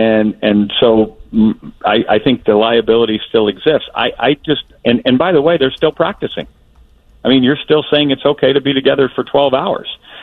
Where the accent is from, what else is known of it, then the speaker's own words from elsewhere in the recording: Wisconsin, United States; born there; I was born in Wisconsin.